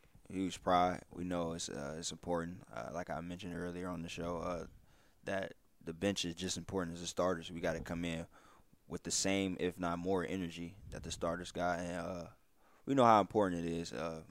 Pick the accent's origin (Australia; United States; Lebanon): United States; Ohio; he talks stuff about the Cleveland Browns because he know I'm from Ohio.